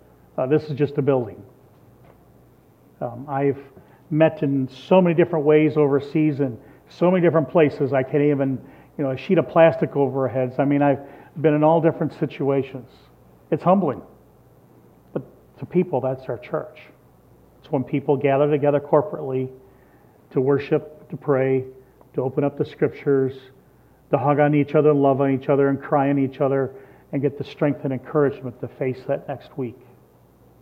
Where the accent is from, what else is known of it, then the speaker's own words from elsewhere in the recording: Midwest, United States; now in US South; Never thought I'd move south. I used to live outside of Chicago in the country, so I'm a Midwesterner, and here I am down here.